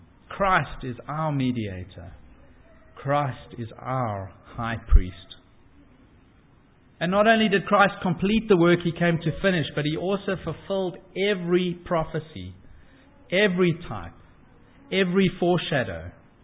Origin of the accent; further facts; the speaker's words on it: Cape Town, Western Cape, South Africa; Closer to my hometown, Cape Town, there is an incomplete overpass motorway that was abandoned over 40 years ago.